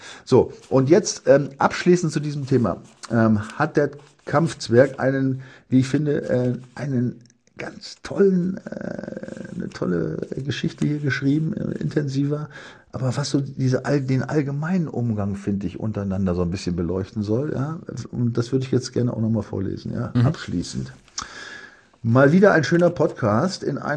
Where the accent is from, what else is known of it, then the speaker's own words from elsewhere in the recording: Dortmund, North Rhine-Westphalia, Germany; Ich weiß, dass das als Dortmunder mitunter frustrierend sein kann